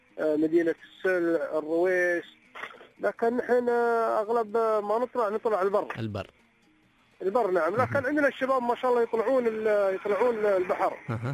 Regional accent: Abu Dhabi, United Arab Emirates; يعني في محمية هنا عندنا في الغربية ولازم يعني تركب على ظهر ناقة وتصيد

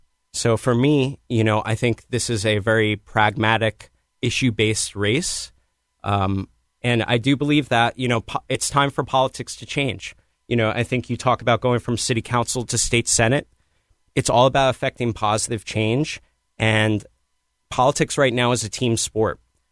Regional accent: Wilton, Connecticut, United States; I grew up in Wilton. I went to Karate Universe, got my second degree black belt there until I was 14.

